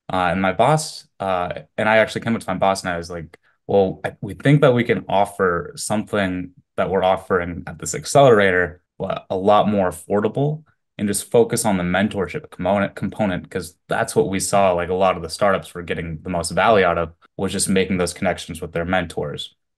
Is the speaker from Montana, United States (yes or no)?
yes; Missoula, Montana, United States; also born or lived in Japan; now in Vietnam; I'm currently in Vietnam, Chile. Originally, I was born in Japan. I grew up in Missoula, Montana with my father. Went to college down in Southern California. And I actually started my career in Seattle, Washington in the tech world.